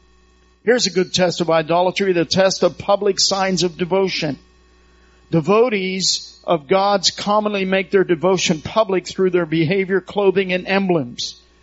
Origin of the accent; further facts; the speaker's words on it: Pittsburgh, Pennsylvania, United States; I'm a Steelers fan. Why am I a Steelers fan? Because I was raised in Pittsburgh.